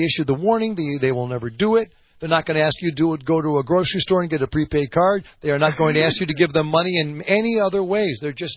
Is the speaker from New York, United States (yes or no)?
no; Wisconsin, United States; in Dodge County, Wisconsin, right down the road from my hometown.